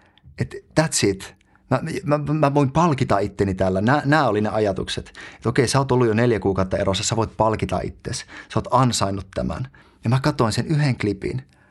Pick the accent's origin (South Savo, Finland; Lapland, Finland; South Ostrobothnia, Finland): Lapland, Finland; Kemijärvi; Mä oon kotoisin Kemijärveltä, Lapista, verrattain tavallisesta, aika pienituloisesta perheestä.